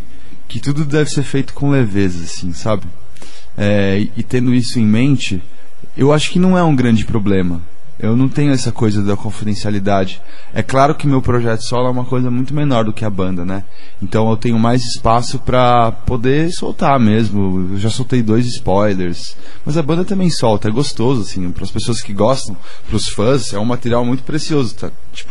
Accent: Rio de Janeiro, Brazil; now in São Paulo, Brazil; Minha mãe é baiana. Eu sou carioca. Mas eu moro em São Paulo, tanto pelo sotaque

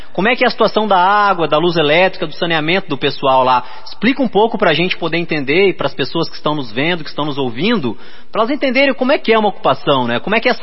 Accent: Curitiba, Paraná, Brazil; no Sabará, que é o bairro de onde eu venho.

